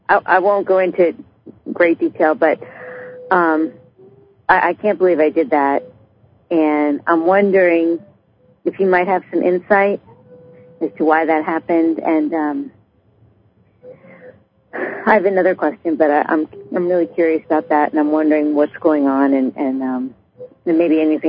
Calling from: Boston, Massachusetts, United States

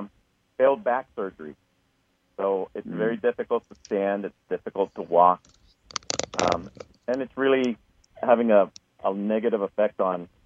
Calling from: Indiana, United States

